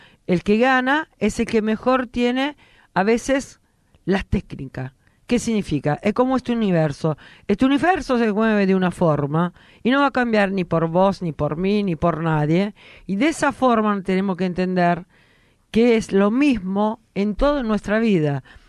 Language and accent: Spanish; Italy; Spanish is a second language; Sí, porque seguramente yo que soy italiana